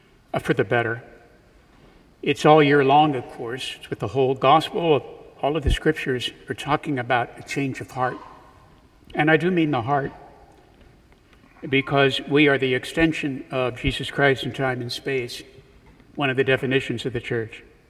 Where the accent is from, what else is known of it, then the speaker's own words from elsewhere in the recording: Punxsutawney, Pennsylvania, United States; I'm from Punxsutawney, Pennsylvania, know what cold is, but you don't know what cold is until you've been in that part of the country.